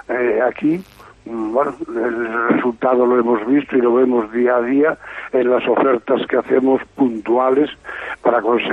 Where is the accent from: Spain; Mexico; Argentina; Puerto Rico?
Spain; Galicia; nos vinimos a Burela, porque yo soy gallego y me tiraba la tierra.